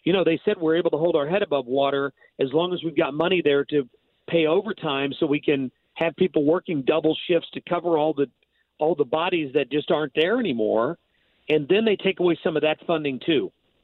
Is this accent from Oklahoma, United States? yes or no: no; St. Louis, Missouri, United States; You know, I live in west of downtown, but if somebody asks me where I'm from, I tell them I'm from St. Louis.